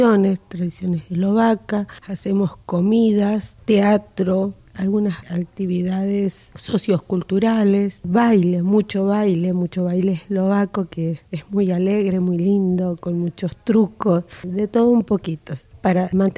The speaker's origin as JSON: {"language": "Spanish", "town": "Presidencia Roque Sáenz Peña", "region": "Chaco", "country": "Argentina", "said": "soy de Presidencia Boquesa Espeña, provincia del Chaco, República Argentina."}